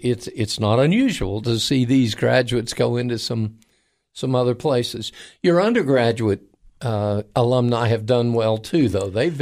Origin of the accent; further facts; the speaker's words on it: Florida, United States; back even when I was in high school in Florida. I grew up near the Kennedy Space Center, and I had a physics professor who was a wild man